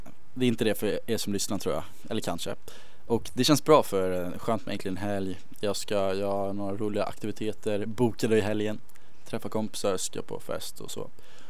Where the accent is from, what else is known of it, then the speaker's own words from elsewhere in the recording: Stockholm, Stockholm County, Sweden; Jag brukar ju själv gå på AIKs matcher i Allsvenskan här hemma i Stockholm.